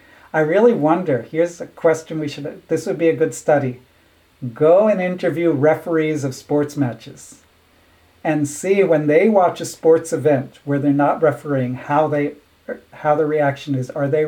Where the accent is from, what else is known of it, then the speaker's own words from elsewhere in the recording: Israel; I grew up in Israel